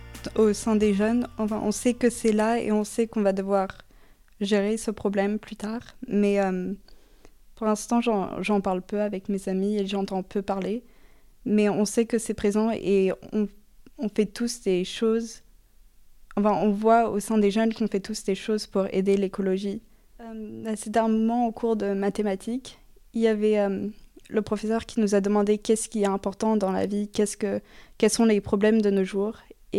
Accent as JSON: {"language": "French", "country": "France", "said": "je viens de la France"}